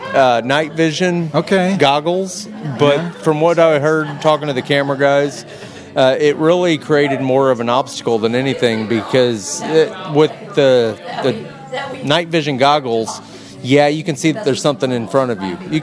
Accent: Hannibal, Missouri, United States; And instead, they put me in my hometown backyard. They put me in, I was in Hannibal in the Mark Twain cave system.

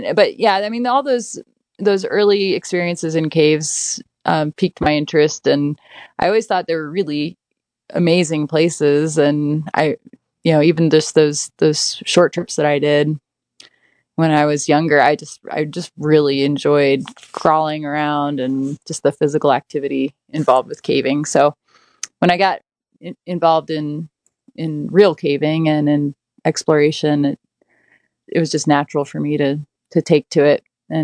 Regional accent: Virginia, United States; because I grew up in Northern Virginia.

